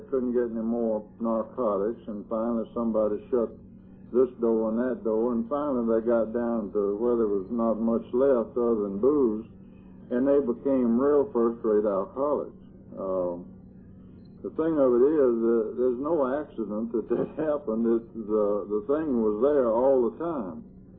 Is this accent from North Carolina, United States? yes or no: no; Montgomery, Alabama, United States; I grew up in Montgomery, and I was pretty much of a loner from an early age